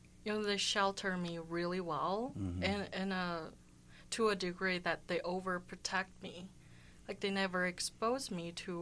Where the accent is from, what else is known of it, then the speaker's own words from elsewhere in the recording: Shenyang, Liaoning, China; English is a second language; Shenyang is the capital city of Liaoning Province.